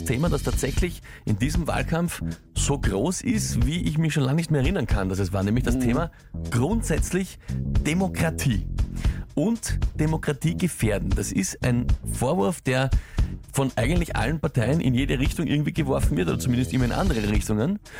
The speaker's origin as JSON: {"language": "German", "country": "Austria", "said": "ein Riesenthema bei uns in Österreich, das kennen wir"}